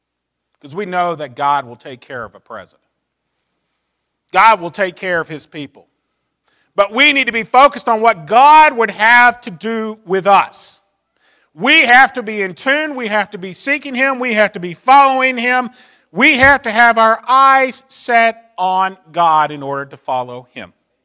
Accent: Marietta, Georgia, United States; I'm from Atlanta or Marietta, Georgia.

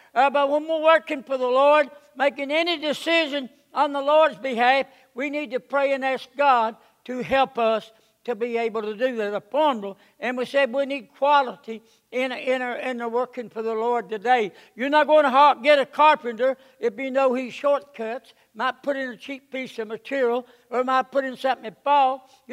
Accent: United States; as a young boy growing up in Russell County, you had a revival.

